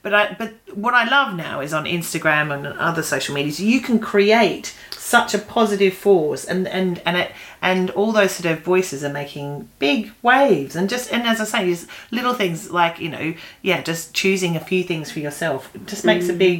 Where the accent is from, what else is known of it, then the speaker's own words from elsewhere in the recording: Australia; Because I grew up in Australia where everyone was very thin and sporty